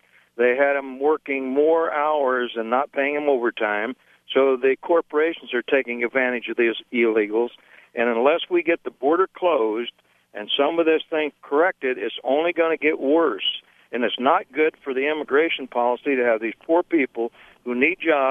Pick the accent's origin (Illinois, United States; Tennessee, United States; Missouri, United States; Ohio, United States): Illinois, United States; Galena; from Galena, Illinois, as you just said.